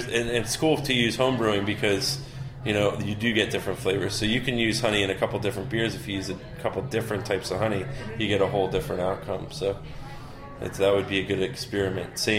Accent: Newtown, Connecticut, United States; I'm actually from Newtown, Connecticut, okay.

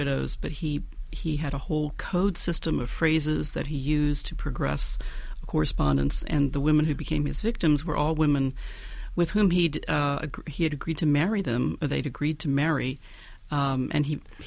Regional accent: Buchanan, West Virginia, United States; Quiet Dell was a hamlet of about 100, maybe 4 miles from my hometown.

